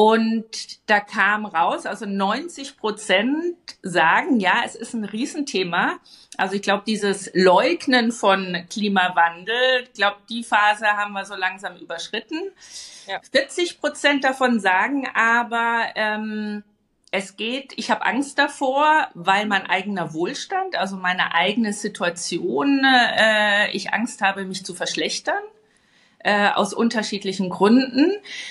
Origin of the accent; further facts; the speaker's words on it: Bavaria, Germany; ich komme aus dem Söderland, aus dem Bayerischen Wald. Insofern, ich bin ein klassisches Landei, bin sehr ländlich aufgewachsen. Meine Großeltern hatten auch noch eine Landwirtschaft.